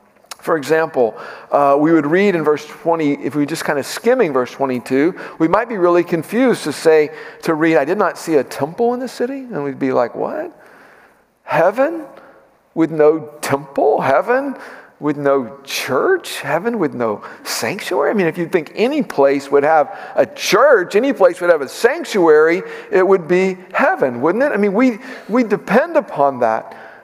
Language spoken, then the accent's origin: English; Corpus Christi, Texas, United States; when I was in high school, I worked at a public tennis center in my hometown of Corpus Christi.